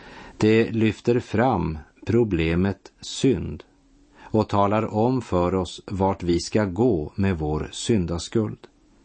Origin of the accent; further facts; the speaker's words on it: Bygdsiljum, Västerbotten County, Sweden; I Bygdsiljum i Västerbotten, där jag växte upp, hade mina föräldrar konditori och en uteservering sommartid.